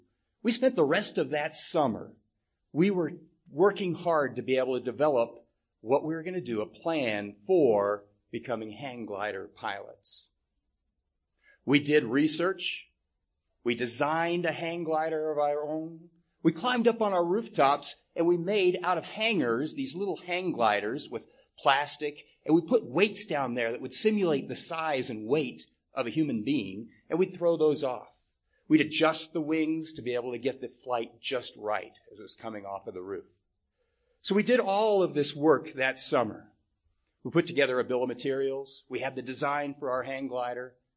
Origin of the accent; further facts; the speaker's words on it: Portland, Oregon, United States; I grew up in the Portland, Oregon area.